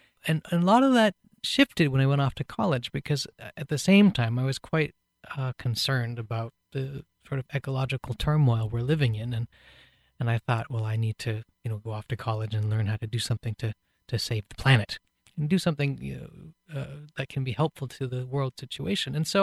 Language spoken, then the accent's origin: English; Seattle, Washington, United States; I was born and raised in Seattle.